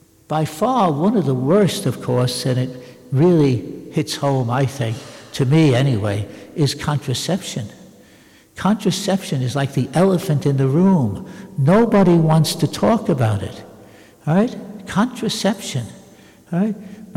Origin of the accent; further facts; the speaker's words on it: United States; I come from America. You could walk for days in the Midwest and not even see a house.